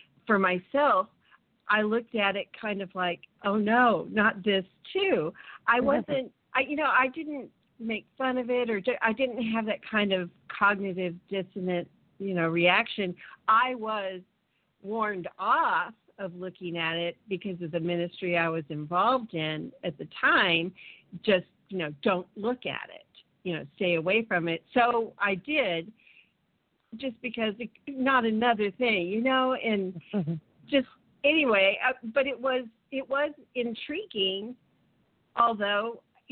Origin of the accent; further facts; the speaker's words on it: Santa Barbara, California, United States; I grew up in Santa Barbara, and I used to look at the oil platforms